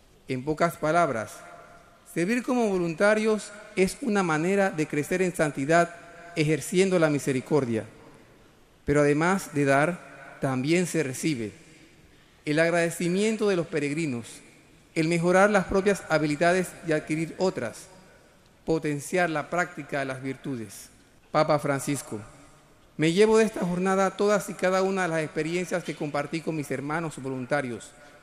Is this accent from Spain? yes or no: no; Panama; en mi país, Panamá.